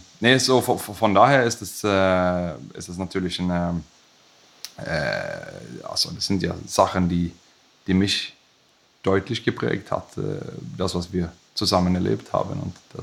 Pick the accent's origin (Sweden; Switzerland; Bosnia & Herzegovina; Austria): Sweden; German is a second language; diese schöne Teil Schwedens auch sehen. Ist meine Heimat.